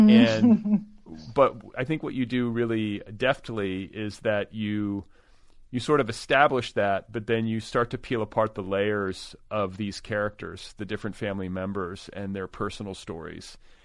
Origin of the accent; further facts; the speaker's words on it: United States; I found that to be like very resonant, like just both as an American.